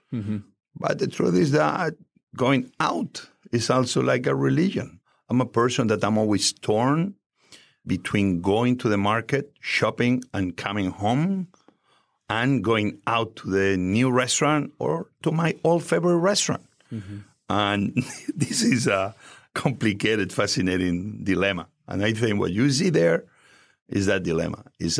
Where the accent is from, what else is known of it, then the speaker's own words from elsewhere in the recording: Spain; now in United States; when I grew up in Spain.